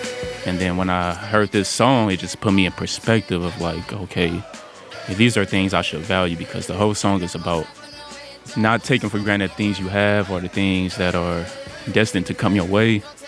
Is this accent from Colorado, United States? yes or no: no; San Francisco, California, United States; Born and raised in San Francisco.